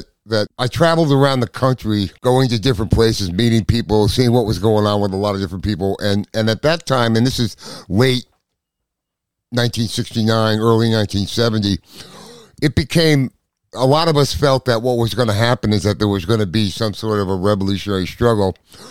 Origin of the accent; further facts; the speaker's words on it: Massachusetts, United States; born there; And I was born in Massachusetts. And went up to Boston